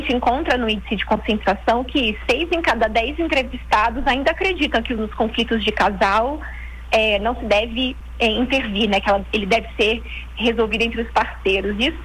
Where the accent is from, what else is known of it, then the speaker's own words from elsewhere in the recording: Brazil; o nosso clima coletivo enquanto brasileiros